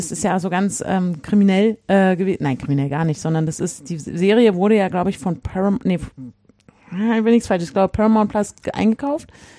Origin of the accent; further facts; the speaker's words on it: Berlin, Germany; weil ich natürlich als Berliner unbedingt gucken musste